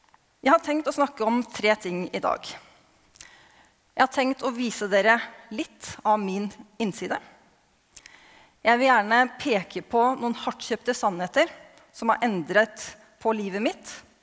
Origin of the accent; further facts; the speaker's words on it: Horten, Vestfold, Norway; moved away as an adult; now in Trondheim, Norway; Jeg vokste opp i Horten, i en kristen familie, i statskirken. Og i 1998, det begynner å bli en stund siden, så kom jeg hit for å studere.